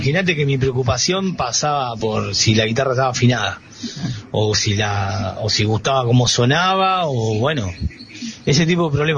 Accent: Tandil, Buenos Aires Province, Argentina; born there; moved away as an adult; now in Buenos Aires, Argentina; Yo nací en Tandil, sí. A los 20 años me fui a vivir a Buenos Aires.

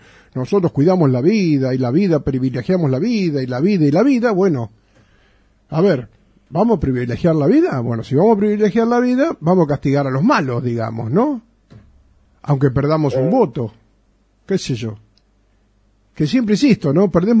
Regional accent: Buenos Aires, Argentina; now in Bolívar, Argentina; aunque yo soy de Capital Federal. Si bien hace 40 años que estoy acá en Bolívar, mi cabeza todavía sigue trabajando como en Capital Federal en algunas cosas, ¿no? Es más, mira, digo Capital Federal y no digo Ciudad Autónoma de Buenos Aires.

